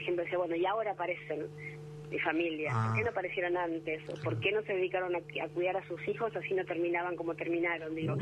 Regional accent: Buenos Aires, Argentina; yo mismo crecí en Campo de Mayo cuando era, digamos, cuando funcionaba el centro clandestino, uh-huh. digamos, mi infancia en dictadura fue en ese lugar.

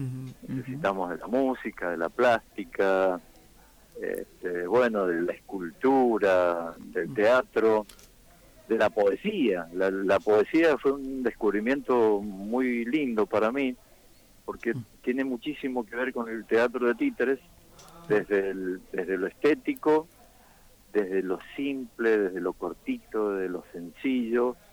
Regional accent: Rivadavia, Mendoza, Argentina; en mi pueblo, yo vivo en Rivadavia, Mendoza, a 60 kilómetros de la capital mendocina

